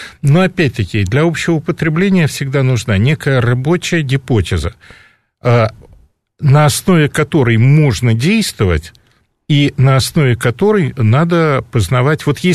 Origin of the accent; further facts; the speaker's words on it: Ukraine; поскольку так получилось, что я украинец